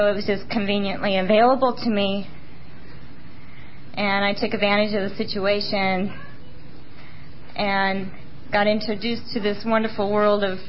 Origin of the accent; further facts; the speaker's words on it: Bakersfield, California, United States; I grew up in Southern California. I'm from Bakersfield. Real charming town.